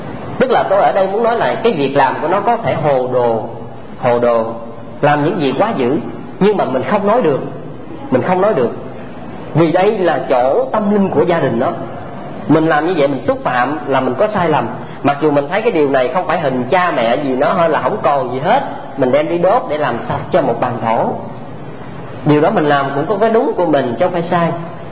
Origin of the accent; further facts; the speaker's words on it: Tra On, Vĩnh Long, Vietnam; ở chùa Thiên Phước ở quê tôi ở Trà Ôn á